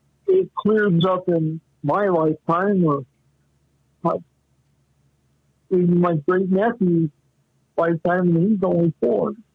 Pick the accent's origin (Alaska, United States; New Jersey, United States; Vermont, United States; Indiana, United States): Indiana, United States; Muncie; my hometown of Muncie, Indiana, had two newspapers.